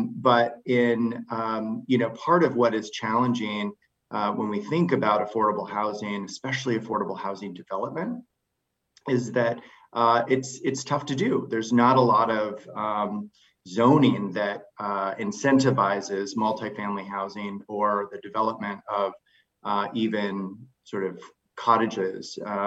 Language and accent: English; Denver, Colorado, United States; now in Seattle, United States; I'm originally from the Denver area and came to Seattle in 1997 after getting my MSW in Madison, Wisconsin.